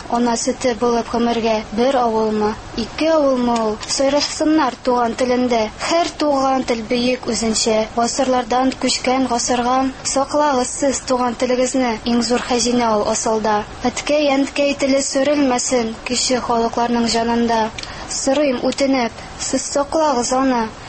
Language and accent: Tatar; Kargaly, Orenburg Oblast, Russia; Безнең туган авылыбыз Каргал турында.